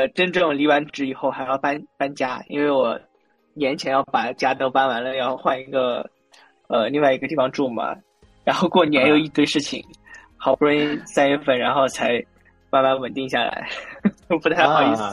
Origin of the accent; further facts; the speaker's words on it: Shanxi, China; 是来自山西的，然后山西人，然后，因为当时，就我们山西人其实去北京的非常非常多